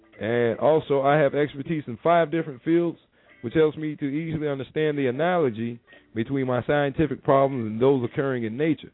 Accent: Onitsha, Anambra, Nigeria; since there were no formally trained scientists in my hometown, the famous commercial city of Onitsha

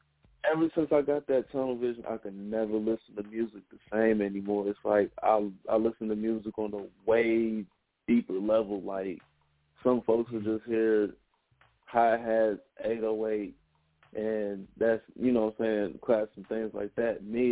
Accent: Detroit, Michigan, United States; Detroit. I'm from Detroit, Michigan.

